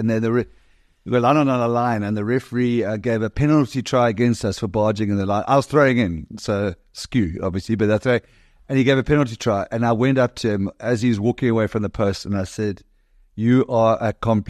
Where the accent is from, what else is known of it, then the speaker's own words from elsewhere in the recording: Ireland; also born or lived in Italy; I'm from Ireland. I've been teaching in Italy for 20 years